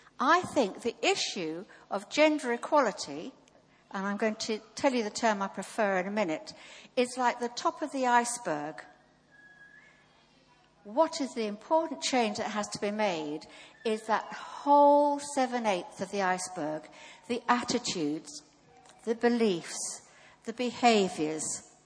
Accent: Nigeria; born there; I was born in Nigeria

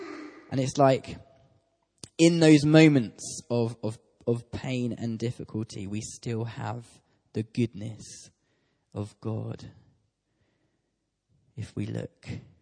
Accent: Tunbridge, South East England, United Kingdom; I grew up in Tunbridge

